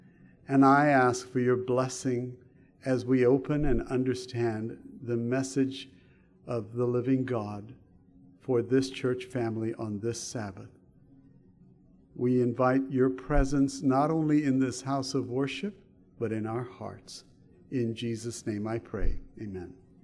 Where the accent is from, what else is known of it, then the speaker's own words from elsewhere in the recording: Sri Lanka; now in United States; I am an American, but I didn't grow up here as a young boy, and so I actually grew up far away from here. My mom and dad were missionary teachers at a mission school on the island of Sri Lanka, which at that time was known as Ceylon.